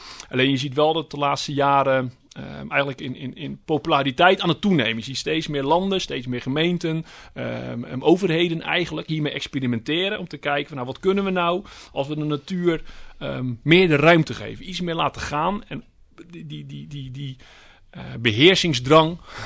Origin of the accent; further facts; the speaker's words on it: Vlaardingen, South Holland, Netherlands; Ik kom uit Vlaardingen, daaraan grenst het Midden-Delflandgebied.